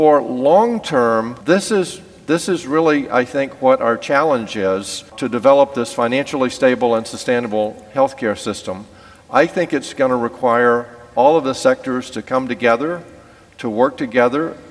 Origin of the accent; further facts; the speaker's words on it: Louisiana, United States; I grew up in Louisiana, so we call them parishes, one of the 10 poorest counties in the U.S., right where Louisiana, Mississippi, and Arkansas come together.